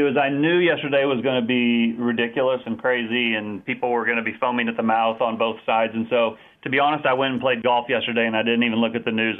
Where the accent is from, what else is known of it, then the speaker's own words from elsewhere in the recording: Nebraska, United States; I can remember being a little kid when I grew up in Nebraska